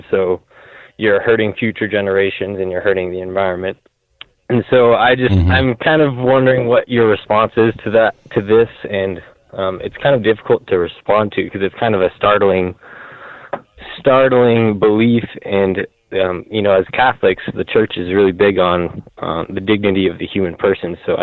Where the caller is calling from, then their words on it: Montana, United States; I'm listening from Montana.